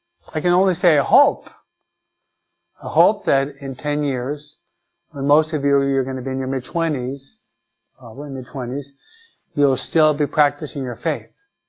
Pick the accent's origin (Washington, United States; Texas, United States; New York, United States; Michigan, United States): Michigan, United States; Detroit; born there; My dad was the only one of the relatives that moved out of state, and it was in Michigan. I was born in Detroit, okay?